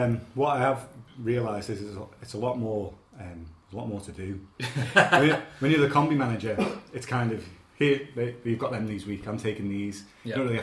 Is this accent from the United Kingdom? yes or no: yes; Scotland, United Kingdom; Well, yeah, I grew up in Scotland, you see, so I didn't move to that man until I was seven.